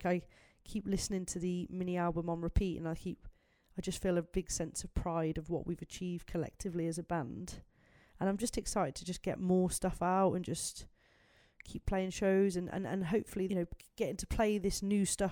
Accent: Birmingham, West Midlands, United Kingdom; I am very excited to play my hometown, Birmingham.

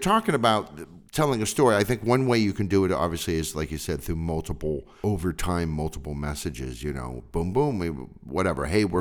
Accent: California, United States; growing up in California at least, where wildfires were a big problem, even back then

